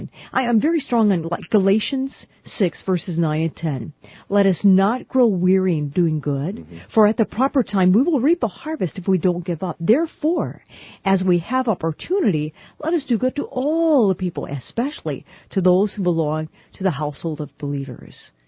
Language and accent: English; Texas, United States; born there; I am actually from America. I was born in East Texas.